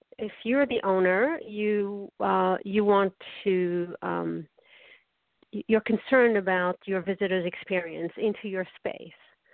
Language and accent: English; Casablanca, Casablanca-Settat, Morocco; I'm originally from Morocco, Casablanca